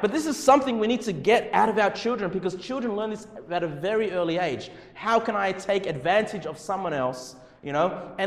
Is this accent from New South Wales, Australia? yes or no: yes; Canley Vale, New South Wales, Australia; I grew up, you know, not far from here. I grew up in Canley Vale, which is close to Cabramatta.